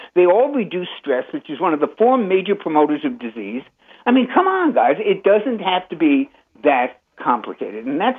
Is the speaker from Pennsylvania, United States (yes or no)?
no; New York, United States; We're both from New York.